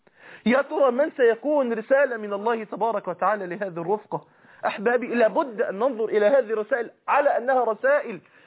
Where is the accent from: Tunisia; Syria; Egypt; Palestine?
Egypt; قال لي يا ابني احنا انت منين؟ قلت له انا من مصر.